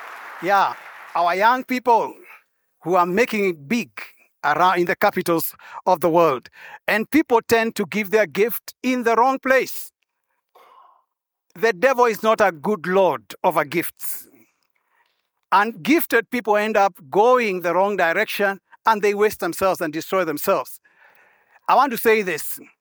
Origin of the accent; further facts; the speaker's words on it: Kenya; Yes, I said, I am a Kenyan also.